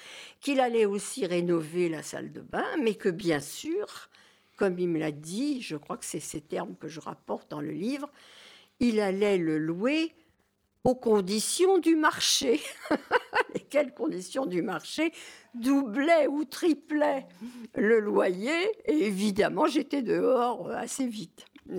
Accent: Paris, Île-de-France, France; depuis mon enfance, dans Paris, en montrant, bon, nous on a été éjectés complètement de l'îlot insalubre numéro 7, relogés dans des HLM

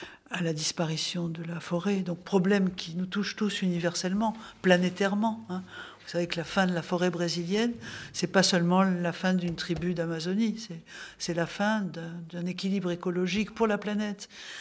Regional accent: Algeria; je suis partie en Algérie, qui est mon pays d'origine.

